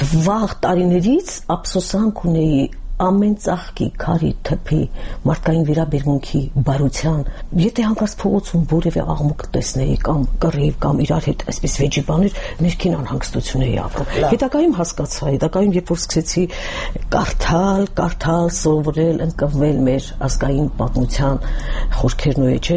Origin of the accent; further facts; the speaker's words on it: Mastara, Aragatsotn, Armenia; օրինակ մեր գյուղում, հիմա Մաստարայում, որտեղ ես ծնվել եմ